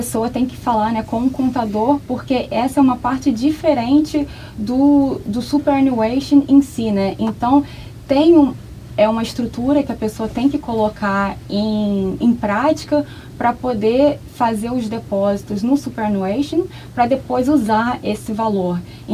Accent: Niterói, Rio de Janeiro, Brazil; now in Australia; Eu vim para cá em 2013, em outubro. Então tem pouco mais de 5 anos. Eu sou do Rio de Janeiro, né, de Niterói.

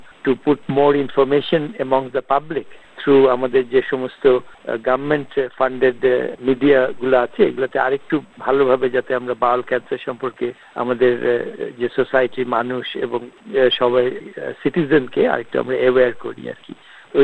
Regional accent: Bangladesh; now in Australia; আমি আমাদের বাংলাদেশি এবং বাঙালি যারা কমিউনিটি আছেন অস্ট্রেলিয়াতে, সবাইকে একটা ইম্পর্টেন্ট কথাই বলবো

